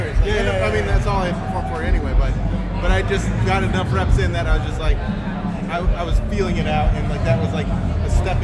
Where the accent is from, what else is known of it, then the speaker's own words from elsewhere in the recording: Cleveland, Ohio, United States; I grew up in Cleveland, and so, yeah, I've been listening to it since I was a kid